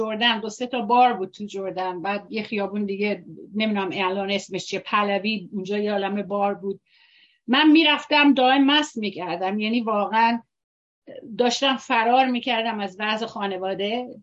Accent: Iran; born there; Persian is a second language; من در ایران به دنیا آمدم زمان شاه

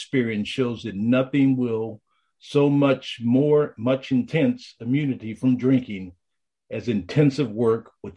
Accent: Oakland, California, United States; also born or lived in East St. Louis; Okay, so I was born in East St. Louis, Missouri, and it must be some East thing going on because I was raised in East Oakland in California.

